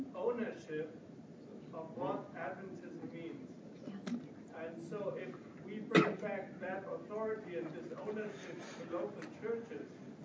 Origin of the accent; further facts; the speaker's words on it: Germany; I come from Germany, and Germany is a very divided church, very much so.